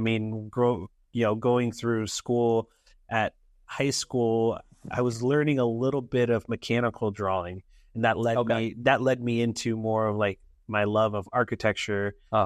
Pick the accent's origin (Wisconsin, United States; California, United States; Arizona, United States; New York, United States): Arizona, United States; now in Phoenix, United States; I grew up on the Indian Reservation up north, mm-hmm. in the northeast corner. And so coming down here to Phoenix and going to college at ASU, it was a learning experience.